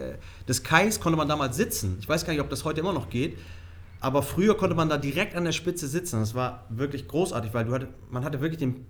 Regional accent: Hamburg, Germany; ich bin Hamburger, ne? Ich bin hier geboren, aufgewachsen, Hamburg ist meine Stadt

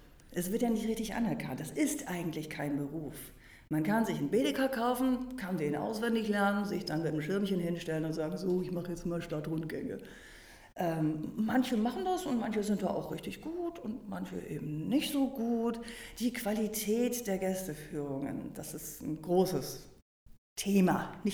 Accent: Hamburg, Germany; Du weißt doch, bei uns in Hamburg gibt es keinen Regen.

